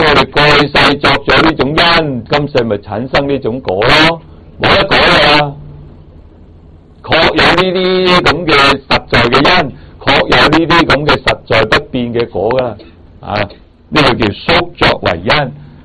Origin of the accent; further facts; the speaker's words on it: China; 我哋中國人咪咁執咯